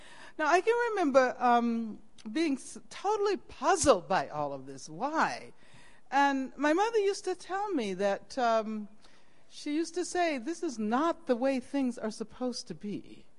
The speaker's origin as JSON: {"language": "English", "town": "Birmingham", "region": "Alabama", "country": "United States", "tie": "born or raised there", "said": "I grew up in Birmingham, Alabama, at the height of Jim Crow segregation."}